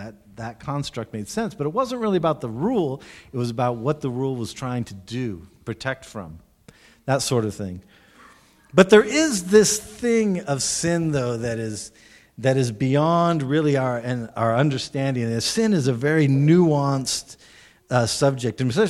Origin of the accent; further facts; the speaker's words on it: United States; I'm an American from the U.S.